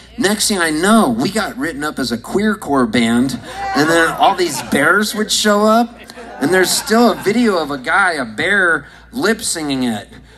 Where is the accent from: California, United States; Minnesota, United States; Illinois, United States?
California, United States; Palm Springs; I grew up in Palm Springs.